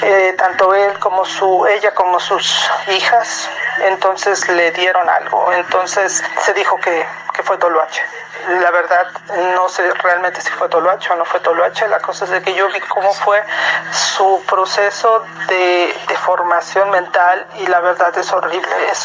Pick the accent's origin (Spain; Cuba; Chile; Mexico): Mexico; Puebla; now in Germany; Yo soy originaria de Puebla, pero ahorita estoy viviendo en Alemania. Desde ahí los estoy escuchando.